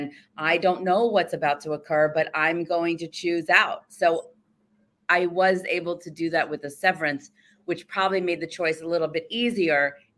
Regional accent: Pennsylvania, United States; I had to leave my home in New York City and move back to where I grew up in Pennsylvania and move in with my parents.

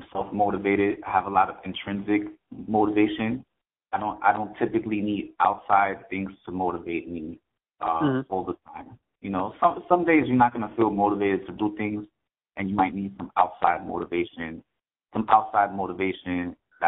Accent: New York, United States; I feel like I'm a loudmouth from New York, so I'm just gonna be that all the time.

